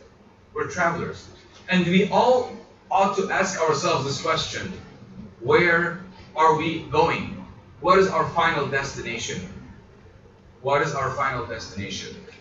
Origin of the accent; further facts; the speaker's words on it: Armenia; In Armenia, we're from Armenia